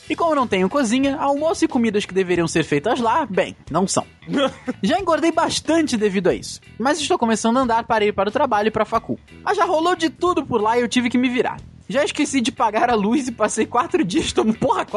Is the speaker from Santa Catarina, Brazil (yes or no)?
no; Cordeirópolis, São Paulo, Brazil; Sou de São Paulo, meus amigos dudes, mas não sou natural da capital, e sim de Cordeirópolis.